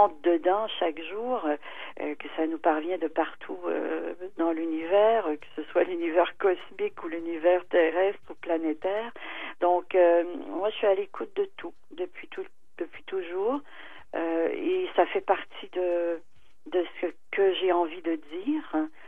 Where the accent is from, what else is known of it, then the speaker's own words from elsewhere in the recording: Hawkesbury, Ontario, Canada; born there; je suis franco-ontarienne de naissance, donc ouais. Évidemment, l'anglais a été présent dans ma vie assez tôt, bien que Hawkesbury, d'ailleurs, que je vais vous situer immédiatement.